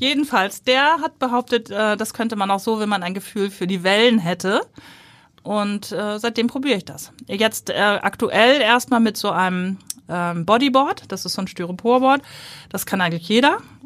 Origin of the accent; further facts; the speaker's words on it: Hamburg, Germany; Also Blankenese ist ja auch nicht, wo ich aufgewachsen bin, ist ja auch nicht richtig Stadt.